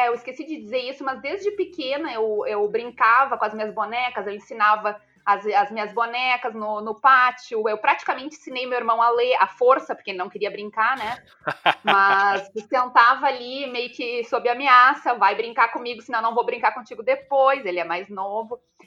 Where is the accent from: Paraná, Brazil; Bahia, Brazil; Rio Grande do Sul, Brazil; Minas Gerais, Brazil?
Rio Grande do Sul, Brazil; Pelotas; also born or lived in Porto Alegre; Nasci em Porto Alegre, mas fui criada no interior. Morei em Pelotas durante 15 anos. Depois morei em Rio Grande, 3 anos. E aí, quando eu comecei a universidade, eu voltei para Porto Alegre e nunca mais saí.